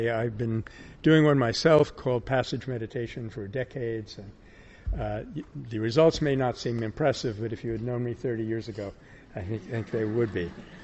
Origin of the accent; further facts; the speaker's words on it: California, United States; Thirdly, and of course I'm from California, so I would say this